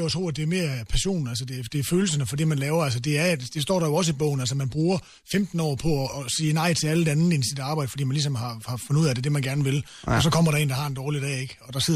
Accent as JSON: {"language": "Danish", "region": "Region of Southern Denmark", "country": "Denmark", "said": "Jeg er jo fra Sønderjylland, skulle tænke på"}